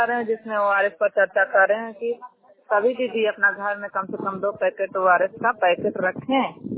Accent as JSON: {"language": "Hindi", "town": "Saraiya", "region": "Bihar", "country": "India", "said": "ग्राम सरैया की निवासी हूँ"}